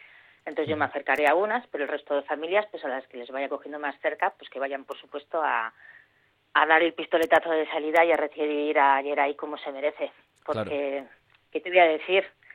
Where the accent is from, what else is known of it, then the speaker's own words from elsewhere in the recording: Basauri, Basque Country, Spain; yo soy de Basauri todavía, mi pueblo maravilloso que nos ha ayudado y nos sigue ayudando muchísimo